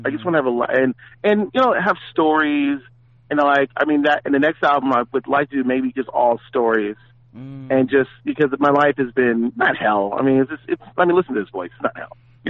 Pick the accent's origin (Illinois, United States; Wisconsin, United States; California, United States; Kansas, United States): California, United States; San Francisco; So I'm from Lakeview. It's like this little neighborhood. No, it's on the outskirts, right before it turns into the peninsula.